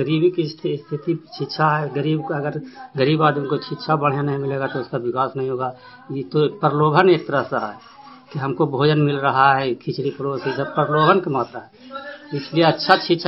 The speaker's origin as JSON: {"language": "Hindi", "region": "Bihar", "country": "India", "said": "ग्राम प्रसपोर्ट कक्षा मथान नगर नवसा जिला नालंदा के निवासी हूँ।"}